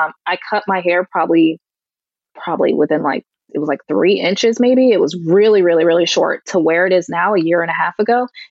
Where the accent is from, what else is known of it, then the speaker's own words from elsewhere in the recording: Connecticut, United States; I have seen people from my home state in Connecticut take it